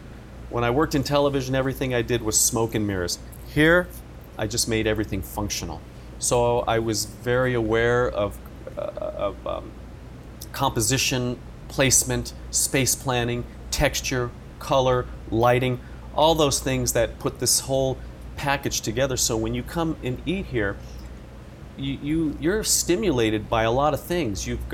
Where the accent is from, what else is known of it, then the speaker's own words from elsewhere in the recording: New Jersey, United States; born there; I will attest to this because I was born in Jersey.